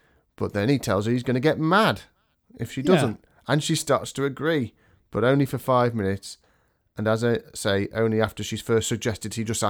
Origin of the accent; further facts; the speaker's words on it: United Kingdom; I mean, I'm British.